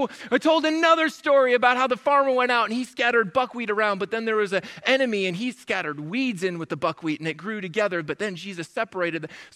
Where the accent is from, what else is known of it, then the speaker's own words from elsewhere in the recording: Minnesota, United States; But you have to remember, we came from Minnesota, right?